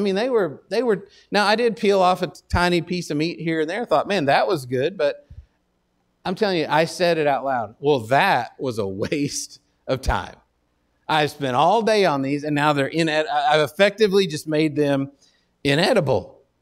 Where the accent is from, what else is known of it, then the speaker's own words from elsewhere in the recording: Texas, United States; And I'm from Texas. I can smoke anything.